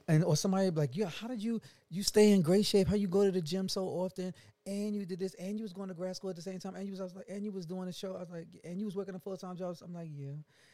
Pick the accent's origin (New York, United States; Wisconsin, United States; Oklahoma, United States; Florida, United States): New York, United States; Brooklyn; I am a black man from Brooklyn, New York.